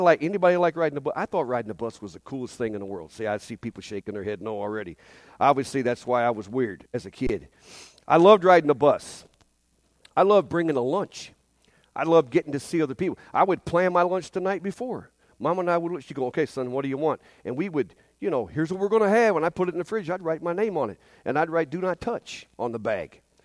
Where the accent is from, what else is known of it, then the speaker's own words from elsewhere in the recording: Ohio, United States; I'm from Ohio, obviously. We already figured that out.